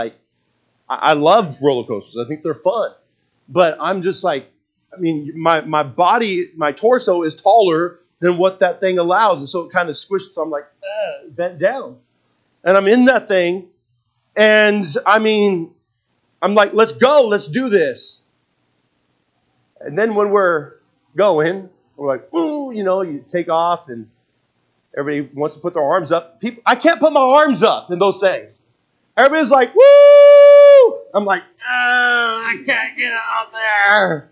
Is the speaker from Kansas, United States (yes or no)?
yes; Leavenworth, Kansas, United States; I mean, I know we're from Leavenworth, Kansas, so let's try it again.